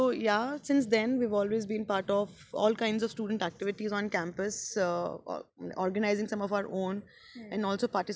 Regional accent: Rajasthan, India; I am in PhD last year, or rather last semester. I come from Rajasthan and I joined JNU in 2009, Masters.

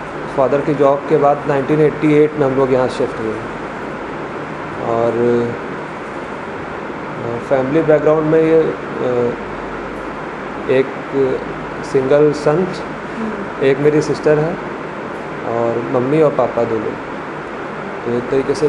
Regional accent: Lakhimpur Kheri, Uttar Pradesh, India; और जो मेरा नेटिव प्लेस है वो यूपी का नेपाल बॉर्डर लगता है, लखीमपुर खीरी डिस्ट्रिक्ट है. वहाँ पे मेरी फैमिली 1988 से रह रही है.

